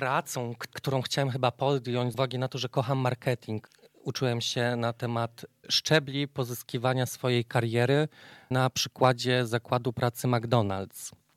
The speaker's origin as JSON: {"language": "Polish", "town": "Jelenia Góra", "region": "Lower Silesian Voivodeship", "country": "Poland", "tie": "born or raised there", "said": "przeprowadziliśmy się na Zabobrze, na ulicę Działkowicza, gdzie właśnie ja się urodziłem, bo urodziłem się w domu."}